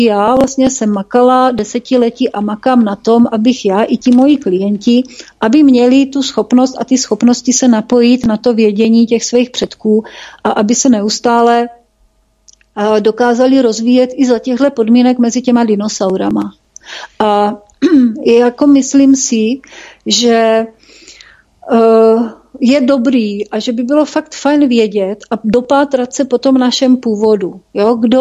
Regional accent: Moravia, Czechia; protože já jsem Čech, jsem Češka teda, vlastně Moravanka

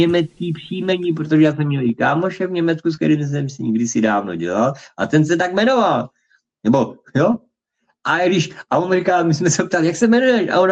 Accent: eastern Slovakia, Slovakia; já, když jsem vyrůstal na Slovači, jako východňár

